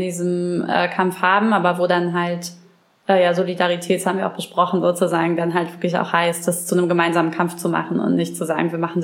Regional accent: Brandenburg, Germany; Ich komme ja aus Brandenburg und kenne auch viele von diesen kleinen Städten

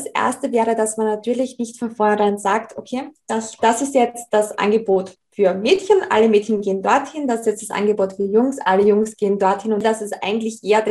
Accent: Freiland, Styria, Austria; Ich komme ja aus der Südweststeiermark, aus einem sehr, sehr kleinen Ort mit dem Namen Freiland. Wir haben auch gerade mal um die 150 Einwohner, also wirklich vom Land.

